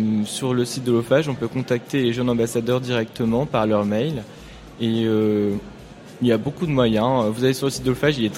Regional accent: Lille, Hauts-de-France, France; Moi par exemple je viens de Lille où il y a beaucoup de salons, de cafés où on peut échanger sur les langues

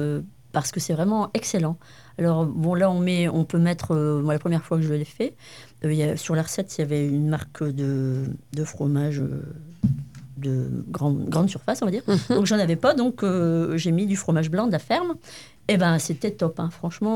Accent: Marchienne, Hainaut, Belgium; j'avais ma grand-mère qui habitait en face de chez moi, à Marchienne.

